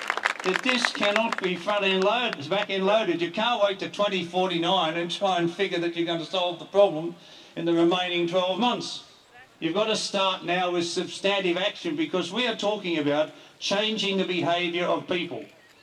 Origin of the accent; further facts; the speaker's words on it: Australia; But I am embarrassed as an Australian